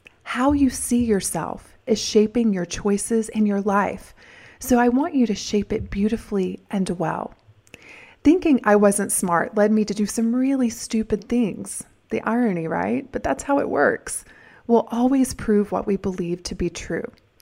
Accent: the South, United States; Between my accent, the stigma of being a blonde and being raised in the south without a lot of money

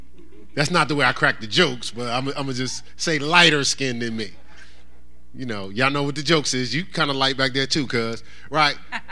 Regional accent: Newark, New Jersey, United States; He's from Arkansas. I'm from Newark, New Jersey.

